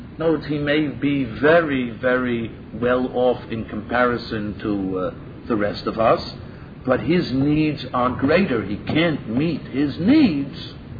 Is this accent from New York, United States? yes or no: yes; Brooklyn, New York, United States; I come from Brooklyn. And in Brooklyn, nobody ever fetched me, that's all.